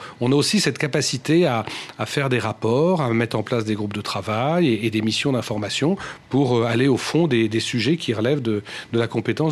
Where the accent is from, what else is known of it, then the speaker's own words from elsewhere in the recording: Normandy, France; c'est évidemment pas en tant que Normand que j'ai organisé cette table ronde